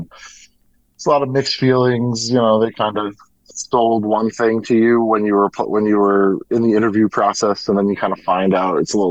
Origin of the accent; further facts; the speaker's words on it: Wayne, New Jersey, United States; I'm actually from Wayne